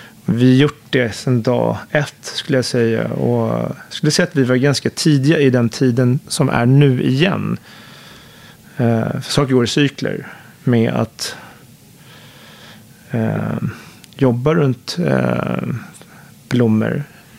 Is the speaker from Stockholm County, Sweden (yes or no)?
yes; Stockholm, Stockholm County, Sweden; Och tillbaka till min uppväxt där i Högdalen, som är en förort som...